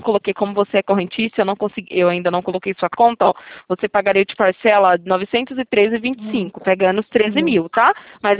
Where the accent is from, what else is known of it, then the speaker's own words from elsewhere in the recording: Itatiba, São Paulo, Brazil; eu sou da cidade de Itatiba, interior de São Paulo.